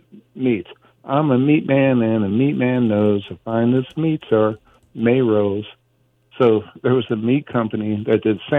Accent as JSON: {"language": "English", "town": "St. Louis", "region": "Missouri", "country": "United States", "tie": "born or raised there", "said": "I grew up in St. Louis."}